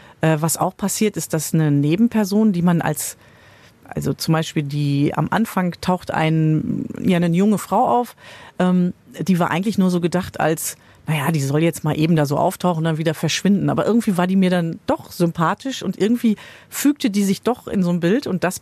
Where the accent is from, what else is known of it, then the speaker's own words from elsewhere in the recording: Westbevern, North Rhine-Westphalia, Germany; also born or lived in Berlin; das spielte ja in meinem Heimatdorf Westbevern und ich war wirklich lange in Berlin gewesen, bin zurückgekommen, dahin gezogen